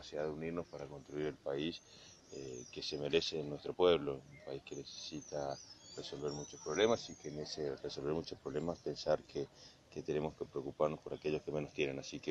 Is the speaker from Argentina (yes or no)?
yes; Argentina; la enorme alegría primero como argentino del hecho de votar, de elegir